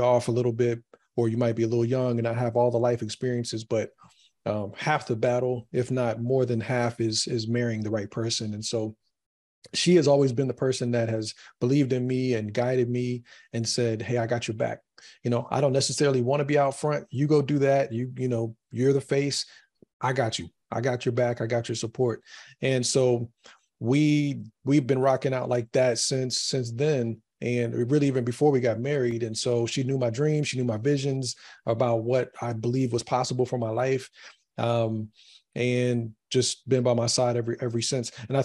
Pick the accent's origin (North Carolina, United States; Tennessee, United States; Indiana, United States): North Carolina, United States; I grew up in North Carolina around Chick-fil-A's.